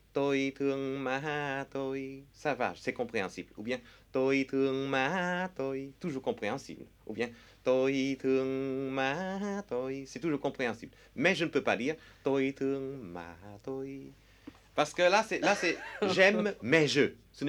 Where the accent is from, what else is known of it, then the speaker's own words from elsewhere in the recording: Southern Vietnam, Vietnam; je suis d'origine du Sud. Alors, j'ai seulement cinq tons.